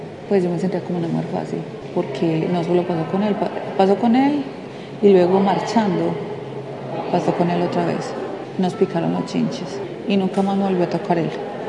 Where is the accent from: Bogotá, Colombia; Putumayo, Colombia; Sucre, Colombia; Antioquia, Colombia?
Antioquia, Colombia; Nariño; born there; now in Medellín, Colombia; Nací en Nariño, Antioquia, y vivo ahora en Medellín. Por un tiempo he estado entre Medellín y el Carmen de Iboral, porque pues, me tocó el año pasado desplazarme de mi casa.